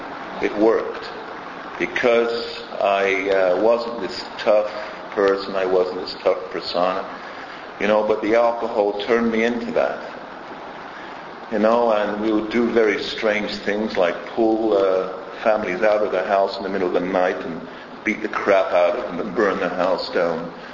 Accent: North West England, United Kingdom; I'm from England. I was come from a sort of middle upper class parents, three sisters and two brothers, none of whom sort of suffered from this disease. And you know, growing up in England, in the area I grew up at, it was just outside of Manchester.

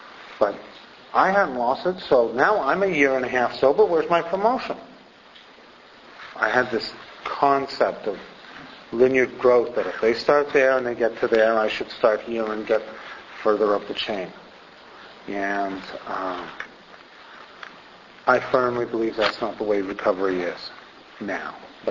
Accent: Châteauguay, Quebec, Canada; I certainly wasn't going to do it in the town I grew up in Châteauguay.

